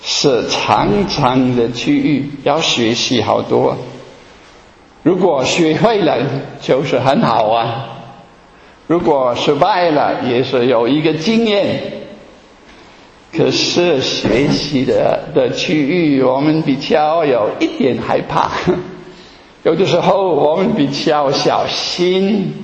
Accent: Germany; Chinese is a second language; 那么多人，我们德国人

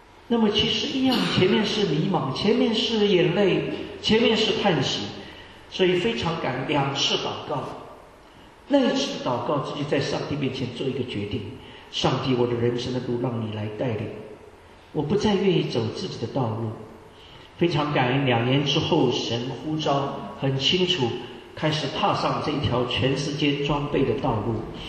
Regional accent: Shanghai, China; born there; also born or lived in Hangzhou / Luoyang / Guangzhou / Wuhan; 我在国内的时候，我在上海出生，其实我老家是杭州啊。我常常喜欢用杭州，因为这样离天堂比较近一点，上有天堂，下有苏杭。那这个后来到东北念书以后，在河南，在洛阳也待了不短的时间，

